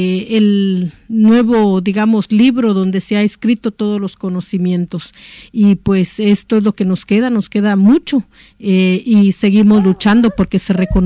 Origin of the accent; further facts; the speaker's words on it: Guatemala; venimos de Guatemala, de la parte central, somos mayas cachiqueles